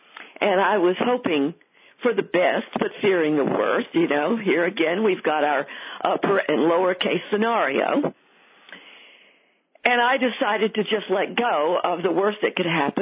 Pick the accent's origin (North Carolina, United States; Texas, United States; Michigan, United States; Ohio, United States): Texas, United States; accent: Texas; So I played up my Texas accent, and I said, well, I'm from Texas.